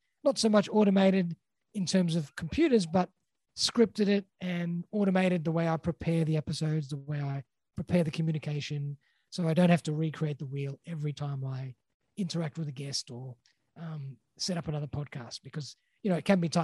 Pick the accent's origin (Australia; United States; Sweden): Australia; Sydney, New South Wales; I'm from Sydney, Australia.